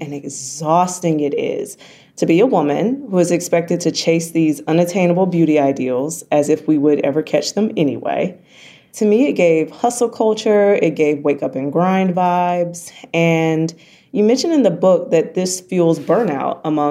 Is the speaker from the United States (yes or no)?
yes; the South, United States; We're Black and from the South, so you know.